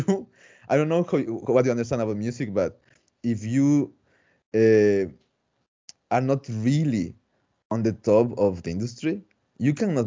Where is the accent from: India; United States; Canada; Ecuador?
Ecuador; English is a second language; now in Spain; I was coming from Ecuador, and then I just suddenly arrived to Spain, and I had the chance, the really good chance to choose what I was going to focus in.